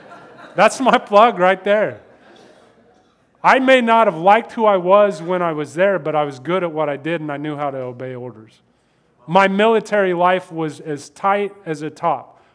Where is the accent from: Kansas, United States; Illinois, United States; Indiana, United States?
Kansas, United States; It impacted my life, and I'm from Kansas.